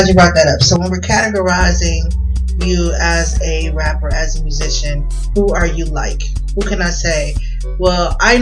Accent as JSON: {"language": "English", "region": "the South", "country": "United States", "said": "You know I'm a Southerner."}